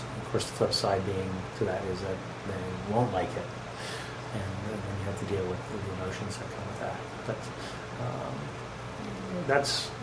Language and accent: English; Philadelphia, Pennsylvania, United States; born there; also born or lived in Texas / Houston / Tulsa / Nashville; I was born in Philadelphia. I was essentially an oil brat. I spent a lot of time moving around in various oil towns during the 70s, the boom years. I lived in Texas, Houston, and Tulsa, Oklahoma, Nashville, Tennessee, Atlanta, Georgia.